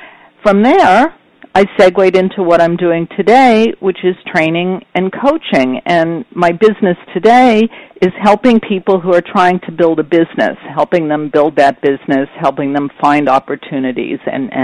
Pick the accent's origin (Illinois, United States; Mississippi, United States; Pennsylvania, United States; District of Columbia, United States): Pennsylvania, United States; now in New York City, United States; I grew up in Pennsylvania, and I moved to New York City to dance when I was a teenager.